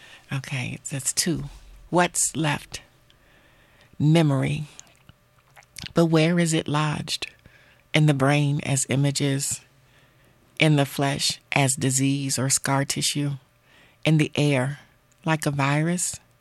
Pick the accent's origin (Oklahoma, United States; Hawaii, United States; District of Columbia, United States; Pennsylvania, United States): District of Columbia, United States; Washington; is like the D.C. go-go, and you know, it's just a nod to my hometown.